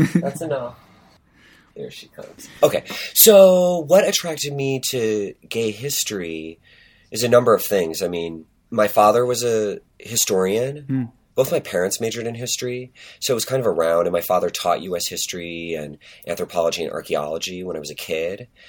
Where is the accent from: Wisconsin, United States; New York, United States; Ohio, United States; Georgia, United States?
Wisconsin, United States; I grew up in Wisconsin in a little conservative suburb of Madison